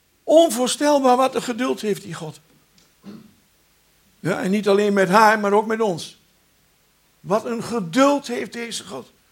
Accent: Netherlands; Daar zijn wij gewillig voor als Nederlanders. Als het niks kost, willen we alles.

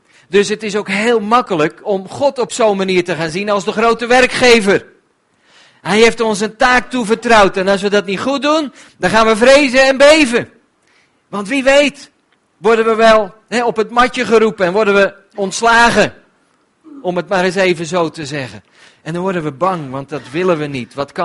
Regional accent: Netherlands; Weet je, als Nederlanders zijn wij heel erg taakgericht.

